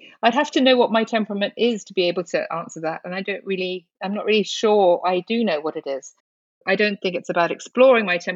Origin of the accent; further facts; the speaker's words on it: India; So I was born and raised in India, and I'm the daughter of parents who were missionaries in India. And I was deeply religious my whole childhood